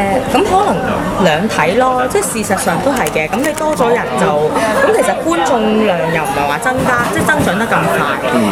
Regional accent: Hong Kong; 但係我哋香港人就未有，即係未培養到呢個文化。

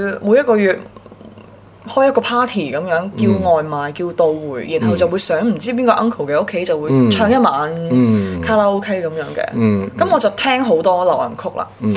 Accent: Hong Kong; 因為香港我們母語是廣東話國，即是中文啦

